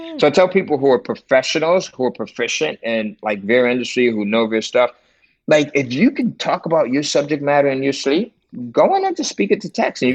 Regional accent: Connecticut, United States; So when you think of Connecticut, right, you think cows and pastures, but actually, man, I grew up in Five and Panic Village in the 80s.

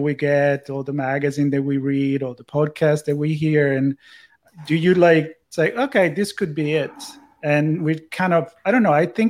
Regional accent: Italy; now in United States; You know, growing up in Italy, I don't remember ever celebrate 4th of July, but.

